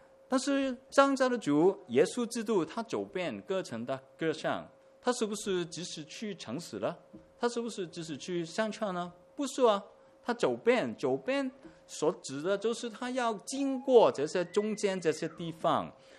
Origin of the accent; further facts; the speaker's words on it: Hong Kong; 在城市当中长大的，我是在香港长大的。